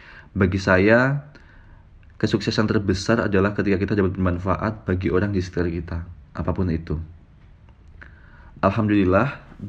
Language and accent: Indonesian; Ukui, Riau, Indonesia; moved away as an adult; now in Bogor, Indonesia; Saya berasal dari Riau, tepatnya di Ukui, Pelalawan Riau, sebuah daerah kecil di sana. Sejak kecil sampai SMA, saya habiskan di Provinsi Riau. Kemudian saya pindah ke Bogor ketika masuk IPB lewat jalur beasiswa santri berprestasi.